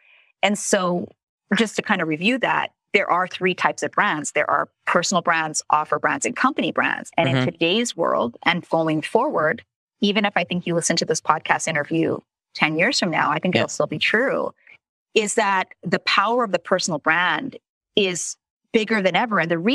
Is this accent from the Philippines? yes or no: yes; Philippines; And I'm Asian, by the way, so I can say that. Okay, I'm Filipino.